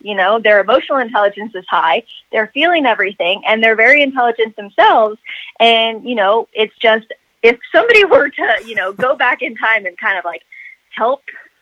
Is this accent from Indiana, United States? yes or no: yes; Indiana, United States; But going back to like where I grew up in Indiana, like we didn't talk about that.